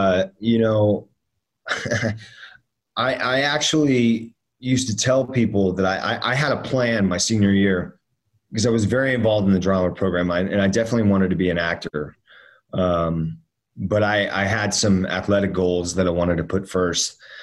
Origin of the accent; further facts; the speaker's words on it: Miami, Florida, United States; also born or lived in Northern Virginia; so that's why I grew up down in Miami, living in Miami. But I spent all my summers and winters up in the Northern Virginia area, you know, DC.